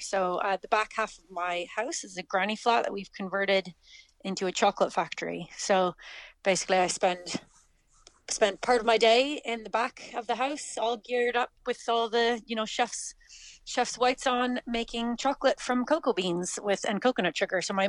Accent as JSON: {"language": "English", "country": "Canada", "lives_now": "Clonakilty, Ireland", "said": "Canada originally, yeah. We've been in West Cork, been in Clonakilty for 12 years now, and where we are now, we've been 7 years. We're right in the town centre."}